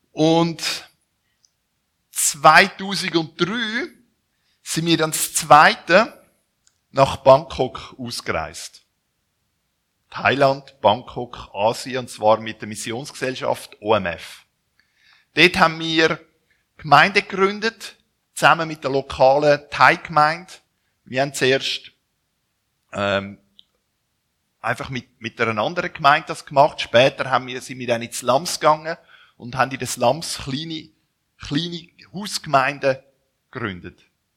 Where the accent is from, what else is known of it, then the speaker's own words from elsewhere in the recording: Zürich, Zurich, Switzerland; moved away as an adult; Ich bin in Zürich aufgewachsen mit zwei jüngeren Brüdern